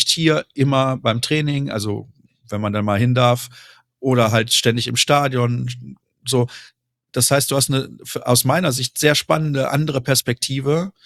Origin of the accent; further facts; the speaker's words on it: Solingen, North Rhine-Westphalia, Germany; now in Dortmund, Germany; Ich bin damals noch sehr oft von meiner Heimatstadt Solingen nach Dortmund gependelt. Mittlerweile wohne ich ja hier.